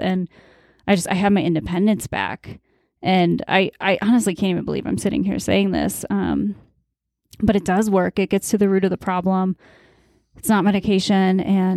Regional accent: St. Louis, Missouri, United States; I mean, you know, my future, I go back home. I'm from St. Louis, but I go back home this weekend.

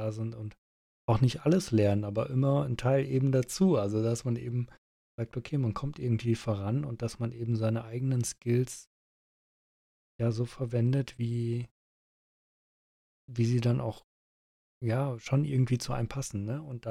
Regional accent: Germany; fällt mir das persönlich als Deutscher viel schwerer

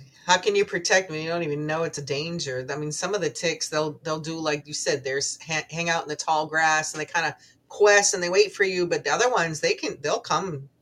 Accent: Maine, United States; I came here from Northern Maine, and I'm seeing Maine turn into PA almost.

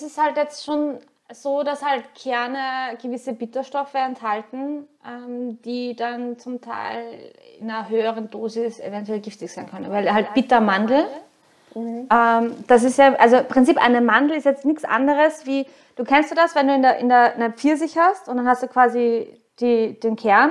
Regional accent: Vienna, Austria; wo kommst du her? Eigentlich aus Wien.

